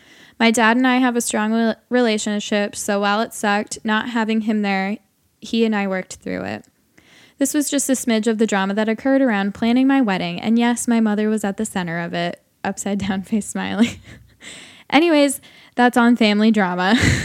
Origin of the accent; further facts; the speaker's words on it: Brazil; English is a second language; My name is blank. 25, and I'm from Brazil.